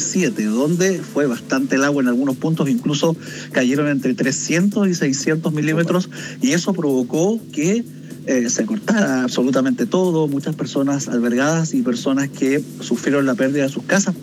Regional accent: Andacollo, Coquimbo, Chile; Fíjese que yo lo viví el año 84, 87, pero era un niño. Yo soy de Andacoyo

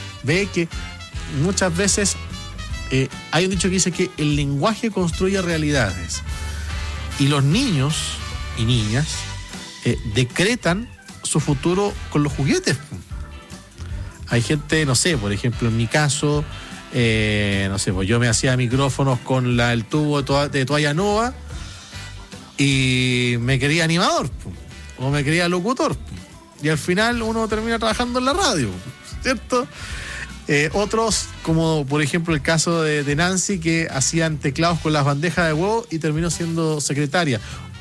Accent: Angol, Araucanía, Chile; de Angol.

